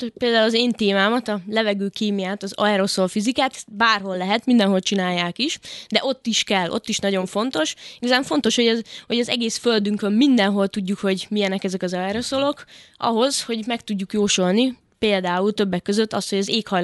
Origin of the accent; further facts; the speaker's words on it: Hungary; Hát én magyarként voltam egyedül, de egyébként egy 12 fős társaságnak voltam a része.